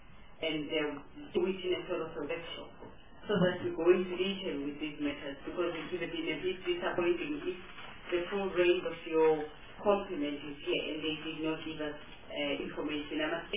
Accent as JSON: {"language": "English", "region": "Gauteng", "country": "South Africa", "said": "You know, I come from Gauteng"}